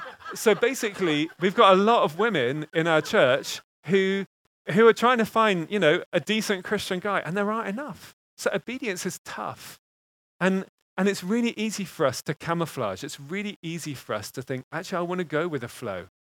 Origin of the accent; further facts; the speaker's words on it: England, United Kingdom; secondly, I'm English. I'm never going to learn another language.